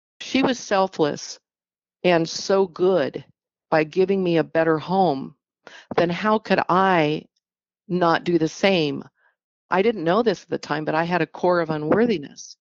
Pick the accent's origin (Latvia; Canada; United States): United States; Alaska; So growing up in Alaska in the 70s, half breed